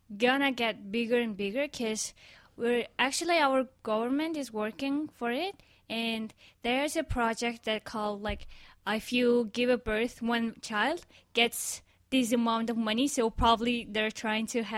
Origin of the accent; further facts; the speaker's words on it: Mongolia; Yes, I am from Mongolia.